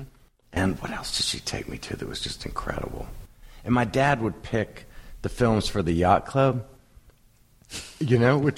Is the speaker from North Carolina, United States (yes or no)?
yes; North Carolina, United States; also born or lived in New York; I was born in North Carolina, and I've gone back to Wilmington. Like, I've probably lived in North Carolina until I was 6, and then moved back there when I was married.